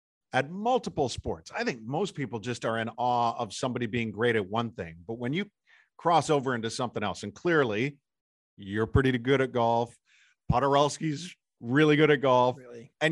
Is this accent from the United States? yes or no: no; Whitby, Ontario, Canada; Whitby, you know, where I grew up in Ontario